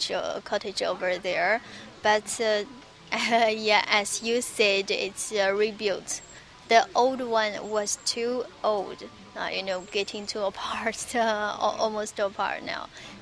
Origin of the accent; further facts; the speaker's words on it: China; English is a second language; I'm come from China.